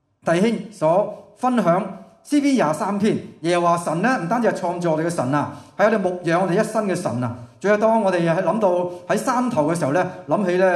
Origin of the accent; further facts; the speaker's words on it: Hong Kong; 我哋香港人咧好重要系有瓦遮头系嘛？